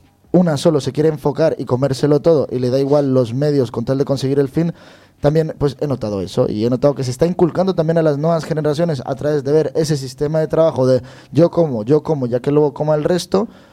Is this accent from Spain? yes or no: no; Colombia; Y en mi tierra es como, primo, déjame el coche, y nos fuimos todos, parceros, ¿sabes? Somos como más yo opino, por lo que he visto, nosotros en Latinoamérica, en Colombia específicamente hablando, es como que más despreocupado con las cosas, ¿no?